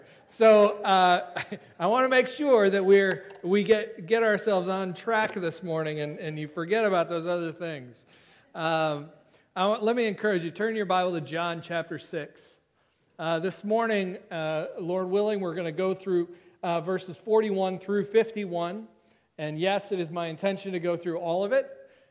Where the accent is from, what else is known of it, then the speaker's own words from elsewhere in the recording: Wisconsin, United States; most of you know that I grew up in Wisconsin.